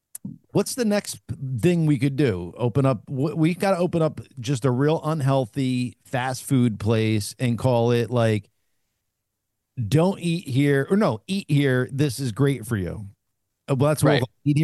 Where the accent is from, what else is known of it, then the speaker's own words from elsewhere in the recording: Brooklyn, New York, United States; accent: Brooklyn; I don't slide into my Southern accent when I go down to Georgia, and I don't get heavily my Brooklyn accent when I'm in Brooklyn.